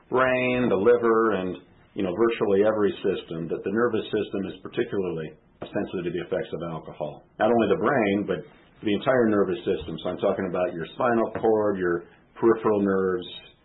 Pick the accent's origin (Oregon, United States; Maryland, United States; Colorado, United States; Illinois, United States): Illinois, United States; Chicago; So I grew up in the Chicagoland area